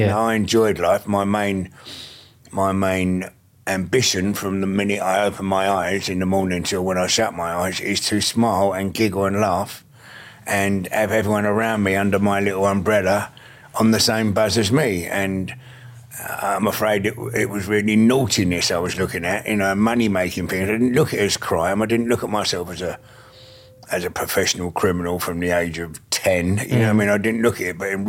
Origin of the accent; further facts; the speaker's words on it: London, United Kingdom; I come from South London.